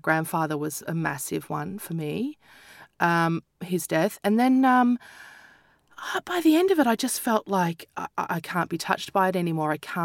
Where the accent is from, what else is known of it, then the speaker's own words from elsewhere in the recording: Australia; Even to go to other cities is a long time